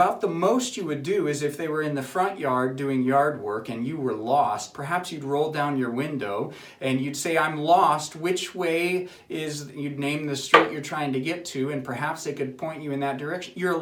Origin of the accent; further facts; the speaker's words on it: Ohio, United States; That we lived in the house the whole time that I was growing up in Ohio, a good chunk of the time that I was growing up in Ohio, so at least 15 years